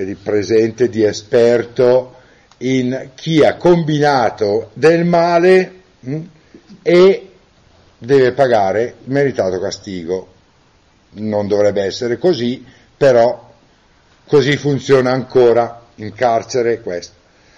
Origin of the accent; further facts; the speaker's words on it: Brembilla, Lombardy, Italy; Sono di Brembilla io.